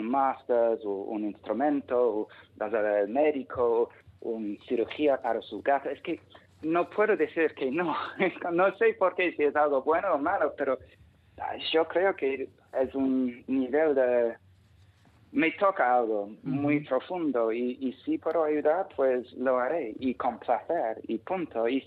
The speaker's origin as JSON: {"language": "Spanish", "region": "London", "country": "United Kingdom", "tie": "born or raised there", "second_language": "Spanish", "moved": "as an adult", "lives_now": "Spain", "said": "yo me he escapado del Reino Unido y nunca quiero volver"}